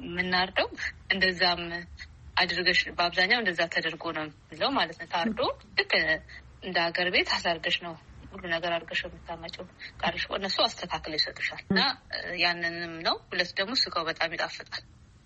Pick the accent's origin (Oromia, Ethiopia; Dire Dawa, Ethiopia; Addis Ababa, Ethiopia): Dire Dawa, Ethiopia; ያደግኩት ድሬዳዋ ነው። ድሬዳዋ ከተማ ለገሀር የሚባል ሰፈር ውስጥ ነው ያደግኩትኝ። ትውልድበት አካባቢ የተለያየ ብሔር ያሉበት ነው። ሶማሌም አለ፣ ኦሮሞም አለ፣ ብዙ አደሬዎች